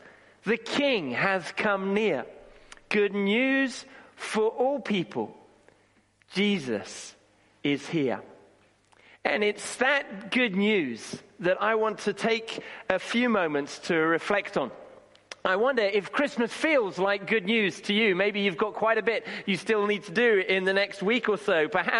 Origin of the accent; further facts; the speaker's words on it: Kenya; when I was growing up in Kenya, there used to be power cuts.